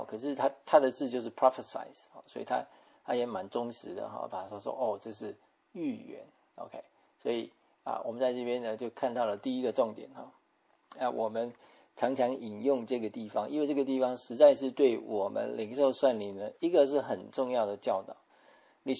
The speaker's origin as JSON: {"language": "Chinese", "country": "China", "said": "不像我们中国人呢，有这种特性叫做死不认错"}